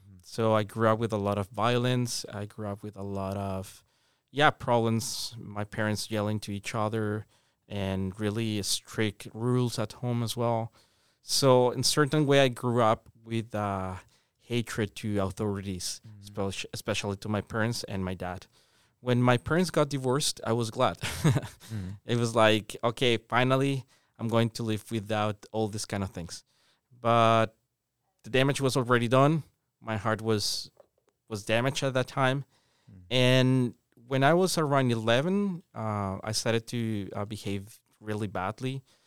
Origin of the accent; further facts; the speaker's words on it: Colombia; half Colombian, but I grew up with a Colombian dad. My Japanese dad, he died before I was born. So I grew up in Colombia.